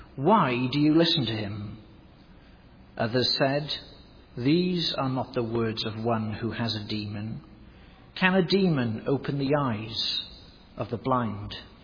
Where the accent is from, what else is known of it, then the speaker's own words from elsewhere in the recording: Wales, United Kingdom; my home country of Wales